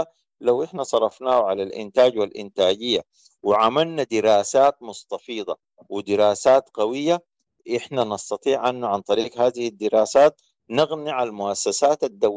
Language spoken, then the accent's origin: Arabic; Sudan; اكتشفنا أنه أن إحنا كسودانيين كنا عايشين في نعيم وما جايبين خبر